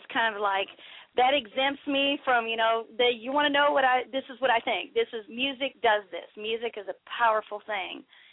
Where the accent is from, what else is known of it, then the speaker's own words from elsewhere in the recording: Kentucky, United States; you know, I'm from Kentucky.